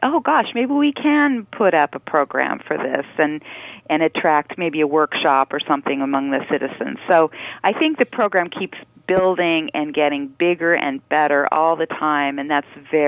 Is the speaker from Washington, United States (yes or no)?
yes; Washington, United States; because I grew up in Eastern Washington, it was really important to me to get to all parts of the state.